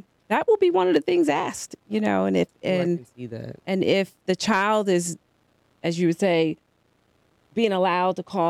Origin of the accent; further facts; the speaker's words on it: North Carolina, United States; I grew up in North Carolina, small town.